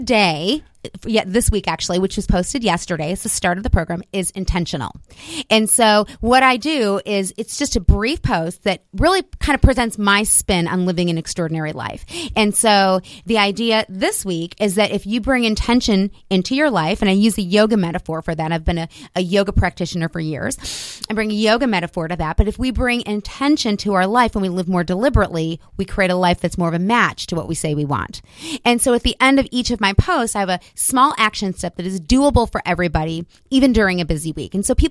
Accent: Chicago, Illinois, United States; That's why I had to add the part that I'm from Chicago, where I can get away with talking fast.

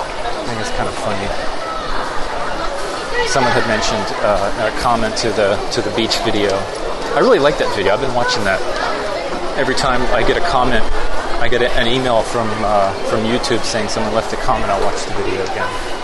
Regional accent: United States; I just felt like I didn't know anybody in America anymore.

